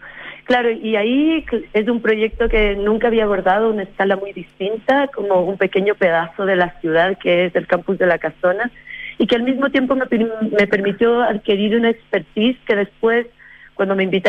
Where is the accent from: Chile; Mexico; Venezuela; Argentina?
Chile; moved away as an adult; now in Quito, Ecuador; por mi acento puedo decir que soy ambas, pero mi corazón es bastante chileno.